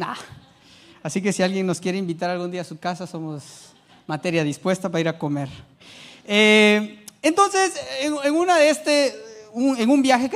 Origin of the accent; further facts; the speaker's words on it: Guatemala; now in Tegucigalpa, Honduras; Yo soy de Guatemala, mi esposa pues es hondureña.